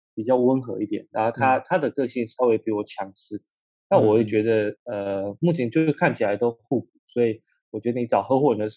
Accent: Taiwan; 然后我一个台湾人，所以就是比较辛苦

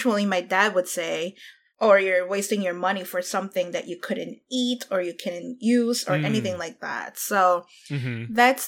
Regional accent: Philippines; I'm Asian. So born and raised in the Philippines.

